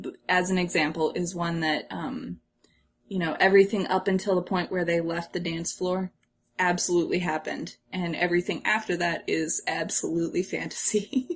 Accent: Midwest, United States; so I grew up in the Midwest, not too far from Chicago, which is the home of Second City, right?

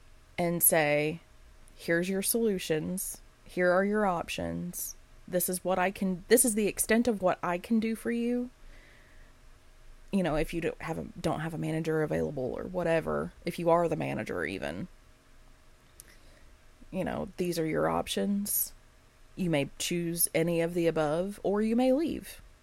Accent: United States; Being an American trying to get healthcare is insane.

